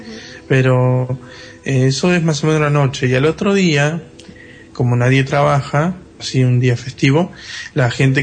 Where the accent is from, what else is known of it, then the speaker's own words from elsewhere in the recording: Salta, Argentina; born there; La provincia que nací fue en Salta, es al norte de Argentina, casi al límite con Bolivia.